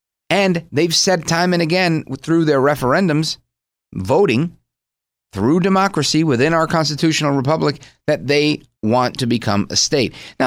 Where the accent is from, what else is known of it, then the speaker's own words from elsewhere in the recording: United States; because I'm an American of Puerto Rican heritage